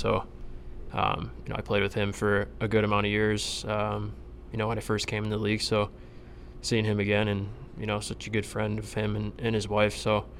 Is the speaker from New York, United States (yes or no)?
yes; Eden, New York, United States; Tight-knit. You knew everybody. It's a great town, and it's nice to go back in the summer and see everybody there, but growing up there was perfect.